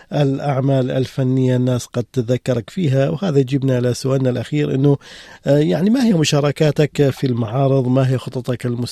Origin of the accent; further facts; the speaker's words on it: Iraq; يعني إحنا كعراقيين